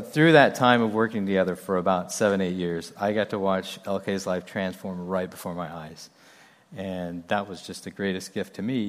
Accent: Oklahoma City, Oklahoma, United States; I'm from Oklahoma, the Oklahoma City area

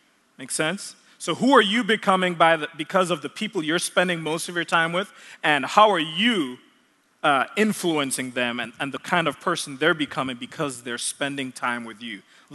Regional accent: Jamaica; And so and I'm from Jamaica. And so there's tons of accents in this same house.

